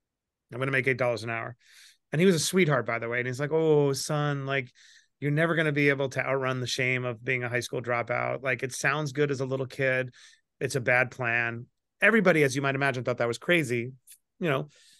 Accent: New York City, New York, United States; I grew up in Queens, New York. Anyone out there from New York? I grew up in a place called Bayside.

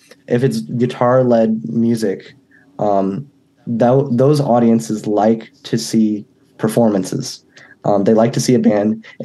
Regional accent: New York, United States; we went to an abandoned factory near my house where I grew up in New York.

